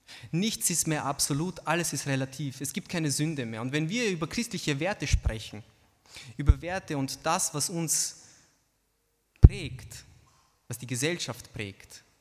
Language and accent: German; Austria; also born or lived in Romania; hier in Österreich. Viele von uns sind hier geboren oder sind halt in Rumänien geboren und als kleine Kinder hergekommen und von klein auf, vielleicht sogar als Baby schon hier aufgewachsen in Österreich. Und wir haben hier die Sprache gelernt, die Kultur gelernt